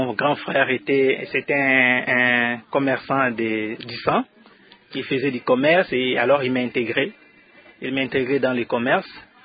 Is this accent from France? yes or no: no; Kinshasa, DR Congo; born there; Je suis né à Kinshasa, à l'hôpital Mama Yembo.